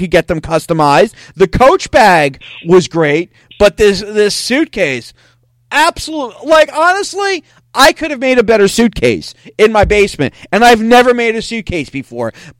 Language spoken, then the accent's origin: English; United States; I understand it's a long trip, but, you know, I'm an American.